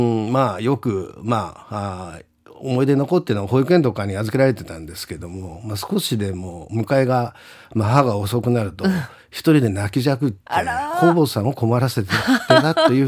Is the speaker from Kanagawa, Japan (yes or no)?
no; Nishiarie, Nagasaki, Japan; まあ、雲仙岳の南のまあ麓に、昔は西有江町っていった町があって、はあはあ、今は南島原市と市町村合併になってますけど、はい、そこの出身です。